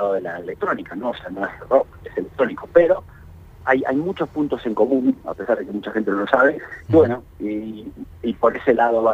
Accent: Argentina; Yo soy un jockey argentino

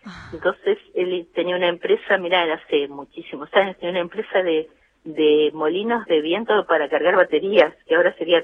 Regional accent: Bahía Blanca, Buenos Aires Province, Argentina; Yo nací en Bahía Blanca, me crié, estudié en Bahía Blanca, y en Pehuenco mis padres tenían una casa de fin de semana.

